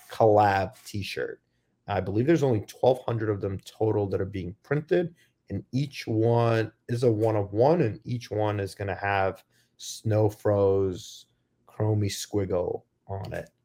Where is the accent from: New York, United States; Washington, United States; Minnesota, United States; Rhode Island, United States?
New York, United States; He's from Queens. I grew up in Queens.